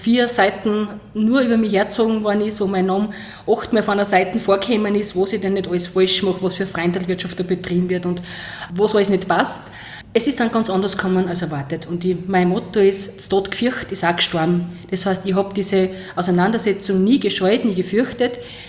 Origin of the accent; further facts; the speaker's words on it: Styria, Austria; Als andere als Hasen, sagt man bei uns in Oststeiermark, genau